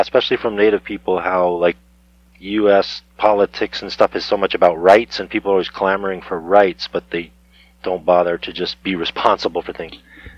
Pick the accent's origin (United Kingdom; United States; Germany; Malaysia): United States; East Coast; or what I have seen growing up on the East Coast, Hawaii is always pretty.